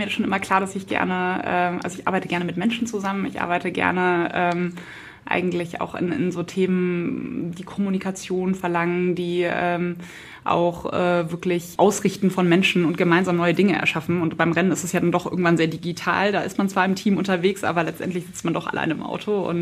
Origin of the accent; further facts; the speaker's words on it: Munich, Bavaria, Germany; born there; now in Cologne, Germany; Ich bin eigentlich in München geboren, da hieß es Fasching